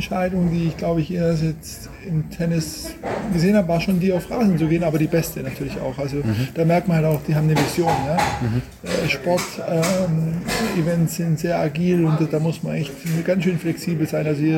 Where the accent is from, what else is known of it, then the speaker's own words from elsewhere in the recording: Stuttgart, Baden-Württemberg, Germany; das Turnier sozusagen auch ein bisschen repräsentieren darf als Stuttgarter.